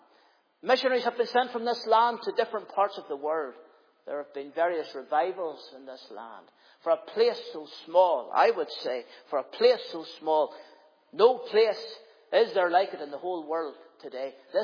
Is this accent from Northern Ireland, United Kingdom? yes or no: yes; Coleraine, Northern Ireland, United Kingdom; I'm from Coleraine. I like that. County Coleraine.